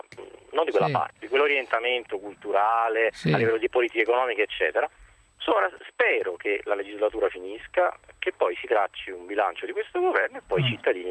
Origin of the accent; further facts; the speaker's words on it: Naples, Campania, Italy; Io sono di Napoli.